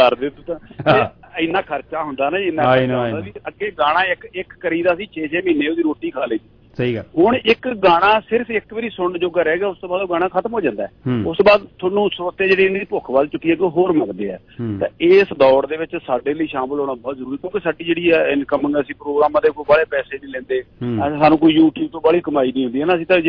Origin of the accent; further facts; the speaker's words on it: Virewala Kalan, Punjab, India; ਫਰੀਦਕੋਟ ਸ਼ਹਿਰ ਦੇ ਵਿੱਚੋਂ ਬੋਲ ਰਹੇ ਹਾਂ ਪਿੰਡ ਮੇਰਾ ਵੀਰੇ ਵਾਲਾ ਕਲਾਂ ਜੀ ਇੱਥੋਂ ਤਕਰੀਬਨ 25 ਕਿਲੋਮੀਟਰ ਦੂਰ ਹੈ ਬਾਬੂ ਸਿੰਘ ਮਾਨ ਮਰਾੜਾ ਵਾਲੇ ਉਹਨਾਂ ਦੇ ਬਿਲਕੁਲ ਗੁਆਂਢ ਦੇ ਵਿੱਚ ਲੇਕਿਨ ਮੈਂ ਕਾਫੀ ਲੰਬੇ ਸਮੇਂ ਤੋਂ ਫਰੀਦਕੋਟ ਸ਼ਹਿਰ ਚ ਰਹਿ ਰਹੇ